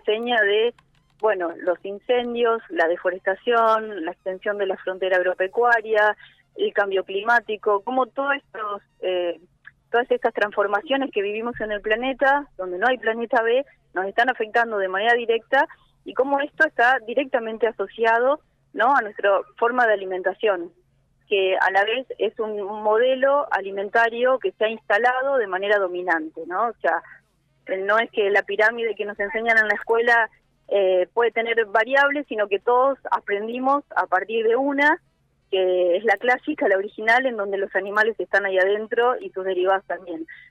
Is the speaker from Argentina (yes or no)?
yes; Rafaela, Santa Fe, Argentina; en Rafaela, de donde soy yo